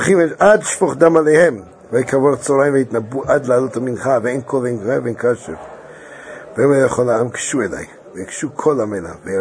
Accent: Petah Tikva, Central District, Israel; בכנסת המרכזי של פתח תקווה. זה מכנסת גדול. גדלתי שם פשוט.

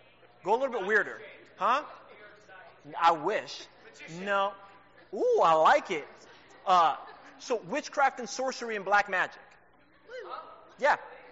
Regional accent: New York City, New York, United States; first language Spanish; English is a second language; So I'm from New York, so born and raised in New York City. Spanish is my native language, but I learned English, you know, in school and in TV, like the rest of y'all probably.

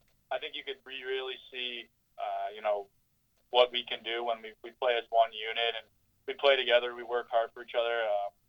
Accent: Andover, Massachusetts, United States; Yeah, it was real early. Like you said, I was lucky enough to, you know, live in such a fortunate situation, such a great area.

